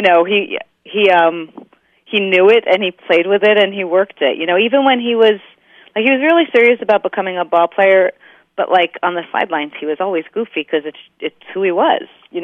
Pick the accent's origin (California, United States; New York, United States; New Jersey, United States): New York, United States; Queens; But, you know, I grew up in Queens, and I'm a Yankees fan